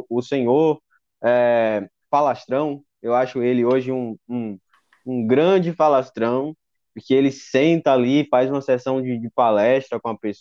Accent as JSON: {"language": "Portuguese", "region": "Pernambuco", "country": "Brazil", "said": "Eu, particularmente, como pernambucano, eu sinto"}